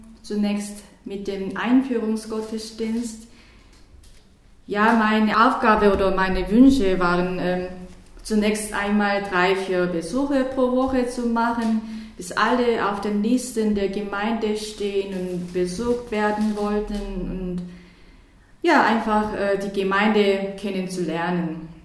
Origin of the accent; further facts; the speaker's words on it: South Korea; born there; first language Korean; German is a second language; also born or lived in North Africa; Ich bin in Südkorea geboren, also meine Muttersprache ist Koreanisch und dann Englisch als die erste Fremdsprache habe ich in Korea gelernt. Und dann, ich war in Nordafrika für 2 Jahre und von daher habe ich Arabisch gelernt